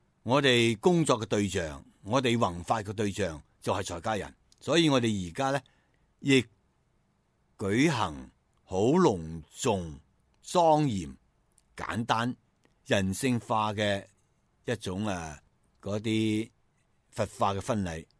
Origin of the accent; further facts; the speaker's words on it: China; 我哋中国人嘅鼓励啊，本身亦系好好嘅